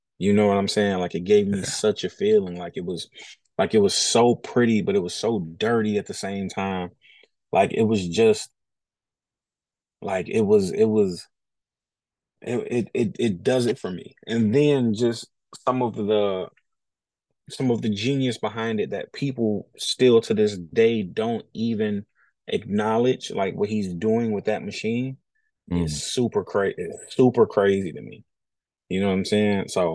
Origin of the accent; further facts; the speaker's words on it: Detroit, Michigan, United States; Well, you know, I would say Detroit is like any other urban environment.